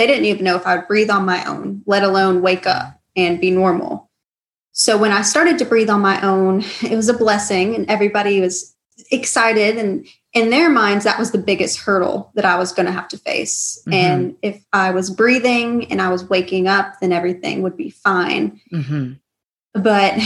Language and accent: English; Georgia, United States; I am from the West Georgia area